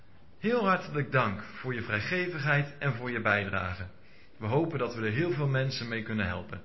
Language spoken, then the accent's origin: Dutch; Heerde, Gelderland, Netherlands; now in Amsterdam, Netherlands; ik kom uit Heerden, maar ik woon en werk al een tijdje in Amsterdam.